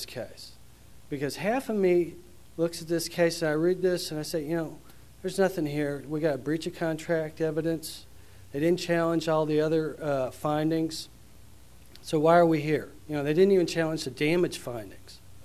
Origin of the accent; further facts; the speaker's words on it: Corpus Christi, Texas, United States; I'm a lawyer from Corpus Christi